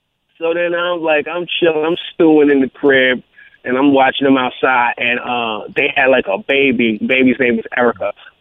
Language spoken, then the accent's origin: English; Brooklyn, New York, United States; I'm thinking in my head, you know, because I was I was from Brooklyn, right?